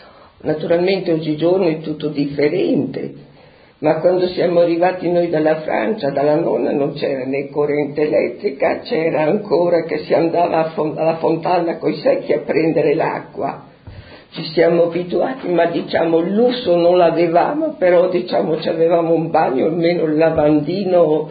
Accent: Galeriano, Friuli-Venezia Giulia, Italy; born there; Sono nata a Galeriano nel comune di Lestizza, Udine, nel 15 settembre del 1931.

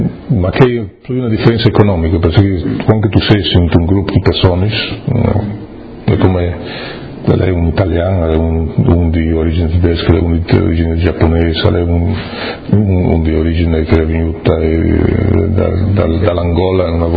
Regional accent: Amanzimtoti, KwaZulu-Natal, South Africa; La junior a Uncomas, la senior era un paese che si chiamava Mazimtoti, che era 20

